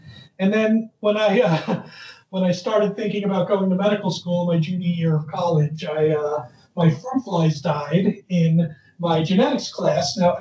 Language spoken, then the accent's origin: English; Bayside, New York, United States; also born or lived in Long Island; I was born in Queens, Bayside, Queens, to be exact. Actually, I was born in Flushing, Queens, and lived in Bayside, Queens until I was about five. My parents were both from Queens, and then we moved out to Long Island.